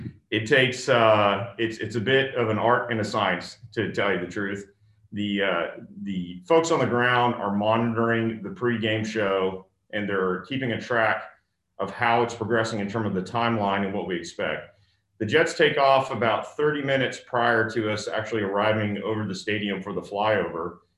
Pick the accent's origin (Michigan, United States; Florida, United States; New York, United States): Florida, United States; Orlando; being a kid growing up in Orlando and going to Daytona